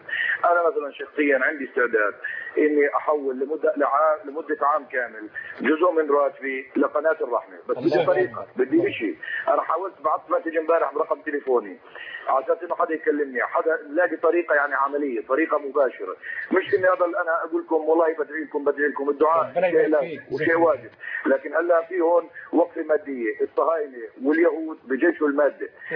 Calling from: Saudi Arabia; سيدي العزيز، أنا بتكلم معكم من السعودية

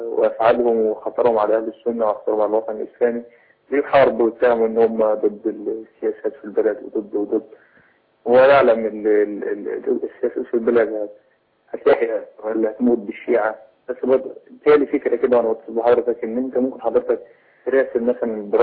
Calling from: Egypt; عندنا في مصر هنا

